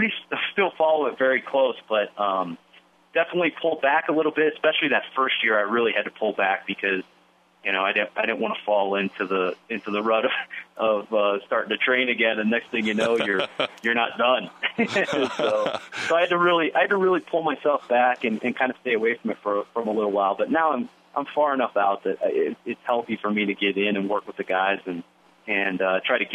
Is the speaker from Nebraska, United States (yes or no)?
yes; Howells, Nebraska, United States; It was great to stay home and compete in college only 90 miles away from my hometown. And I'm sure you can ask a kid like Craig Bresser who got to wrestle there. And, they had busloads of people that would hop on a bus in Howells and come down.